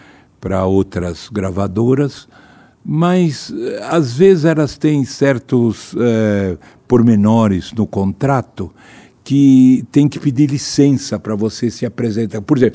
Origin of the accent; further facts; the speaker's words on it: Bauru, São Paulo, Brazil; also born or lived in Minas Gerais; E que se criou em Bauru.